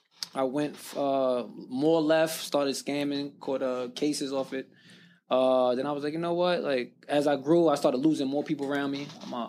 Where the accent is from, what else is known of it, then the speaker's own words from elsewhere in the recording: Brooklyn, New York, United States; growing up, I'm from the projects. I'm from Canarsie Project, Brookline Projects and shit like that.